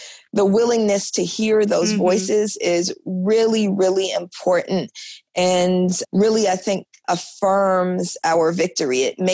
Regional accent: Oakland, California, United States; born there; So I was born in Oakland in the 1970s. And, you know, consciousness is in the air.

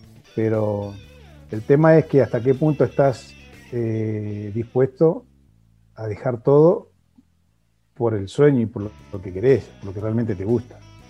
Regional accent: Curuzú Cuatiá, Corrientes, Argentina; como decimos acá en Curuzú, del gurisito, del niño, del pibe

